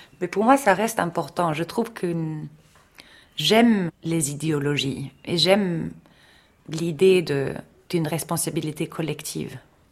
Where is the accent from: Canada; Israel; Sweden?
Sweden; j'ai grandi en Suède dans un univers, on va dire, très conscient politiquement.